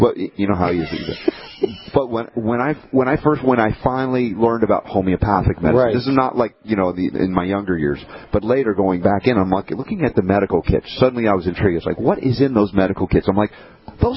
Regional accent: the South, United States; also born or lived in North; I grew up in the South

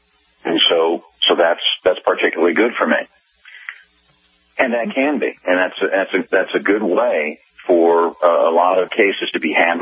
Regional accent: Dallas, Texas, United States; I'm from Dallas, and I know Dallas is a particularly very good local bar association

